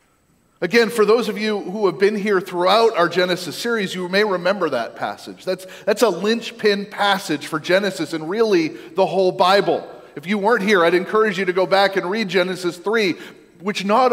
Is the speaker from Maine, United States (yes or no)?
yes; Maine, United States; I grew up in Maine, and logging's still a thing in Maine